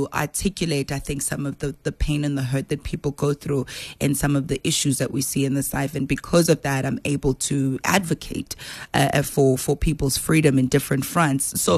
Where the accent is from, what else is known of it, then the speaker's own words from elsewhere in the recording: Soweto, Gauteng, South Africa; So, born and raised in Dobsonville in Soweto, I always share the story of how I straddled between the township and your suburban areas